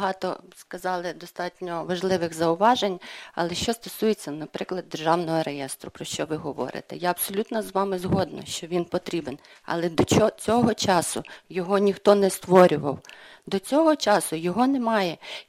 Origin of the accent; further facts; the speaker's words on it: Vinnytsia Oblast, Ukraine; я з Вінниччини, у нас є телеканал «Віта».